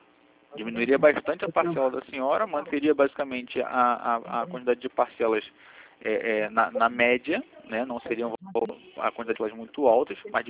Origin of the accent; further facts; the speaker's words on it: Rio de Janeiro, Brazil; eu sou do Rio. Aqui no Rio, terça-feira foi feriado